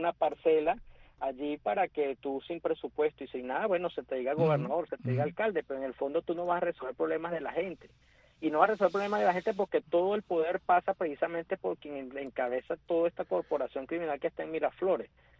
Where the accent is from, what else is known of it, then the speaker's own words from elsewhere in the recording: Venezuela; yo como venezolano, como político venezolano